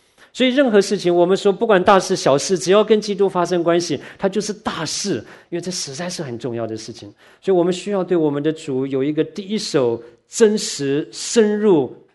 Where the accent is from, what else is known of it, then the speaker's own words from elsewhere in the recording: Taiwan; 我在台湾从小长大，就是在一个很严谨的要求的里面